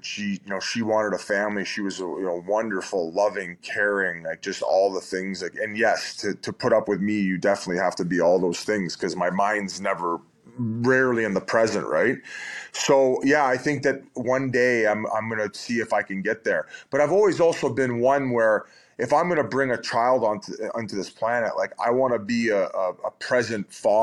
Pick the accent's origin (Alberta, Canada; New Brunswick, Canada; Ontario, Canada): Ontario, Canada; Welland; I'm from Welland, Ontario. I'm very simple guy.